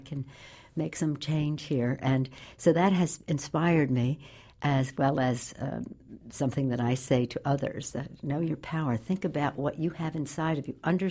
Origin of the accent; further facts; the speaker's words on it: Baltimore, Maryland, United States; When I was born, my father was a member of Congress from Maryland. And from the time I was in first grade until I went to college, when I was in college, he was still the mayor of Baltimore.